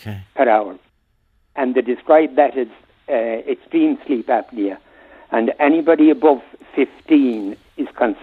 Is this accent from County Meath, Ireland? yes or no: yes; Ballinter, County Meath, Ireland; from Ballinter. Can you hear me?